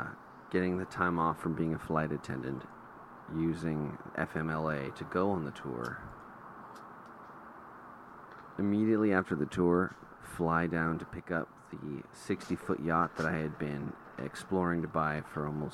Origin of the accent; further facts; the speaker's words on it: Redwood City, California, United States; That's true. I was born in Redwood City.